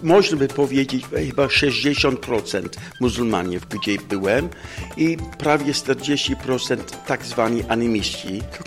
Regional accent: Manchester, North West England, United Kingdom; Polish is a second language; now in Poland; jestem ojcem białym, misjonarzem Afryki. Pochodzę z Manchesteru, więc na północ Anglii i w tej chwili pracuję tu w Polsce.

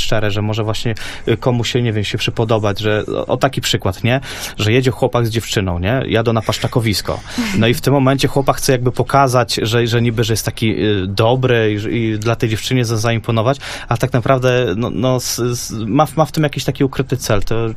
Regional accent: Podlaskie Voivodeship, Poland; to chyba też i w moich stronach na Podlasiu, też w Supraślu.

